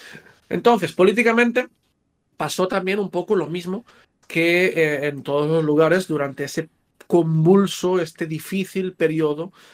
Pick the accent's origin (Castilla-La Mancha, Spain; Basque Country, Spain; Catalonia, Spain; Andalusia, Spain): Catalonia, Spain; Castellar del Vallès; Vamos primero a Castellar del Vallès, que es también mi pueblo, ¿no?